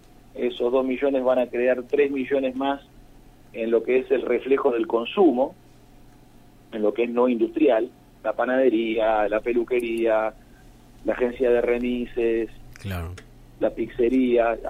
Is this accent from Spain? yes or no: no; Argentina; nosotros somos argentinos.